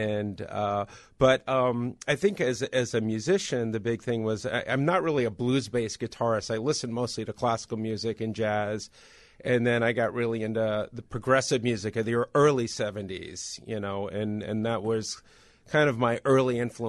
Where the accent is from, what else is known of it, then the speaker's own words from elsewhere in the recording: Montvale, New Jersey, United States; also born or lived in Brooklyn; I moved out to New Jersey. I pretty much grew up in a town in northern Jersey called Montvale.